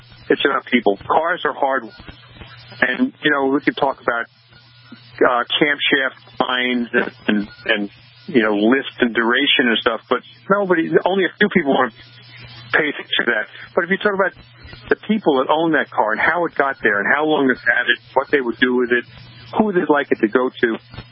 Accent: Holbrook, New York, United States; I grew up in Holbrook on Long Island, New York.

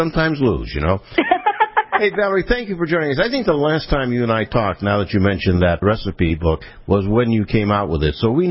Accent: Italy; I'm from Italy, too, but my family is from Sicily, which is way down at the bottom there.

